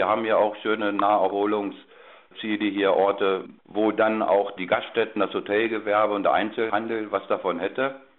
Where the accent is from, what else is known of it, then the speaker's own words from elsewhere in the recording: Bad Lauterberg, Lower Saxony, Germany; Ich bin in Bad Lauterberg geboren, 1960. Bin hier sämtliche Jugendvereine durchlaufen